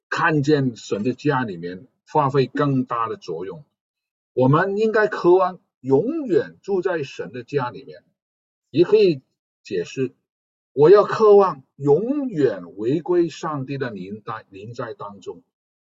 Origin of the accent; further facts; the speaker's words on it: United States; 我们美国人读圣经的时候感受也不同，